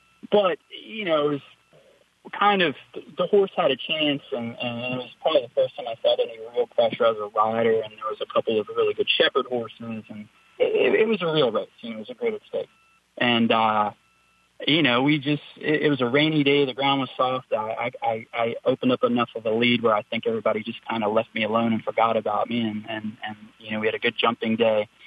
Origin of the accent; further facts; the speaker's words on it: Virginia, United States; Where I grew up in Virginia, it's a lot like Kentucky.